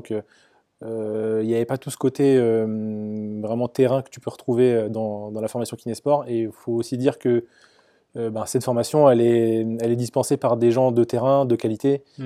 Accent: Brittany, France; Après je suis rentré travailler chez moi en Bretagne en tant que kiné

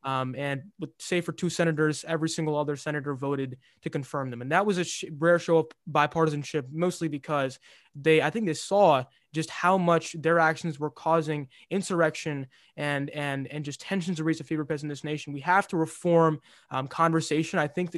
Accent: Georgia, United States; Yeah, I mean, me and Damian both said before that we're both from Georgia. We've been here our whole lives, for the most part, for me.

